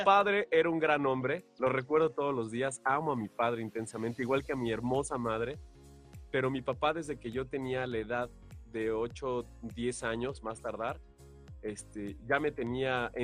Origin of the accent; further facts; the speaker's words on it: Mexico; donde podemos ensalzar estos valores como personas, como mexicanos.